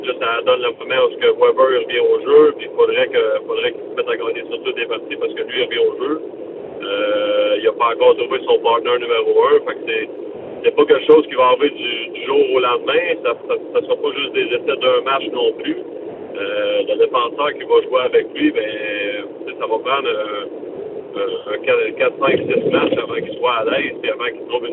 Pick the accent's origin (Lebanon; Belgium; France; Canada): Canada; Sorel, Quebec; now in Saint-Robert, Canada; Oui, je viens de Sorel, j'habite présentement Saint-Robert.